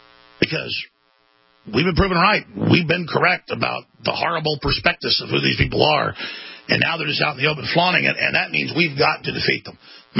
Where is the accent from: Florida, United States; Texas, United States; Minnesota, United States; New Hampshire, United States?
Texas, United States; Dallas; born or raised there